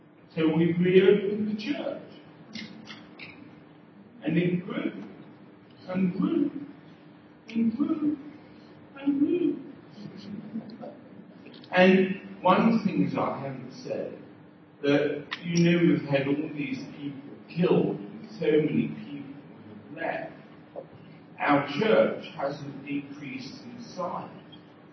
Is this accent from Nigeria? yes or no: no; England, United Kingdom; I think I'm from England. I'm not there very much.